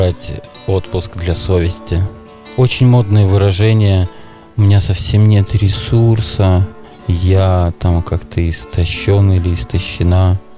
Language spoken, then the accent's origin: Russian; Belarus; Я говорю, я тоже из Беларуси